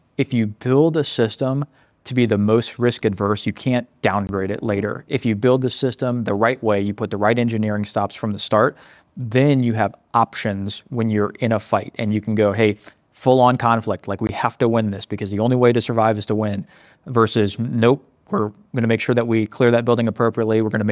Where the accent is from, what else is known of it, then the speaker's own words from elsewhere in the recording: United States; You know, I'm proud American. I'm happy that people actually want to defend the homeland.